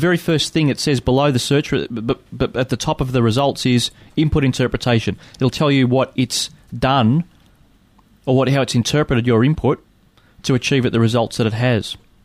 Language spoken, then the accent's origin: English; United States; because I'm from the United States. I want to know what it is in miles.